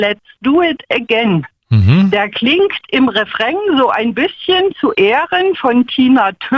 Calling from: Leipzig, Saxony, Germany; Ich bin ja aus Leipzig … aus Leipzig, 62 Jahre alt.

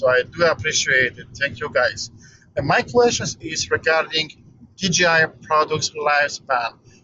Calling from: Paris, California, United States; I'm calling from Paris, California. It's very, very close to San Diego.

